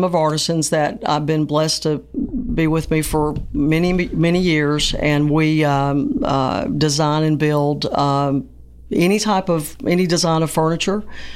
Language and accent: English; Pulaski, Tennessee, United States; now in Nashville, United States; I grew up in Pulaski, graduated a long time ago, and moved to Nashville, went to Belmont for a while